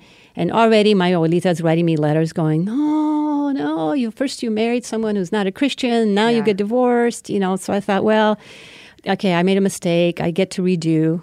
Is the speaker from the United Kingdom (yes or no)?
no; Puerto Rico; now in United States; So I grew up in Puerto Rico, number 6 of 7 children, raised by my single mom.